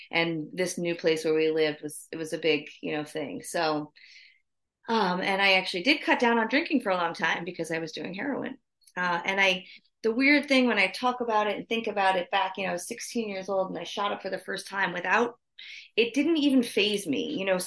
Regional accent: New Jersey, United States; so I grew up in New Jersey. And I wanted to get out of New Jersey

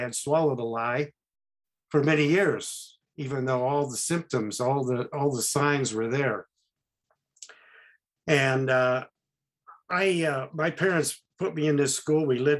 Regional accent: Oakland, California, United States; born there; I was born in Oakland, which is nearby. Actually, it's to my left in this picture behind me. And I currently live in the community that's behind me in this photograph, about 12 miles north of the Golden

